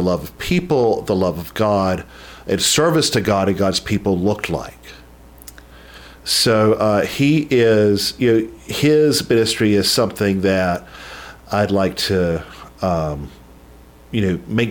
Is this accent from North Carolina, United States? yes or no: yes; North Carolina, United States; Yeah, after I grew up in North Carolina, and in a town about half the size of Colonial Beach, way, way out in the country.